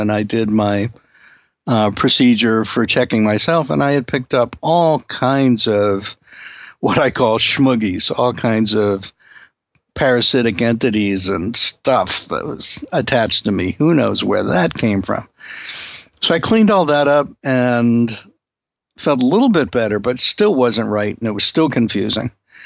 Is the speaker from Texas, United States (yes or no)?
no; Brooklyn, New York, United States; I grew up in Brooklyn, but there's no evidence that I actually grew up. So when I was a child in Brooklyn, a lot of my friends were Irish.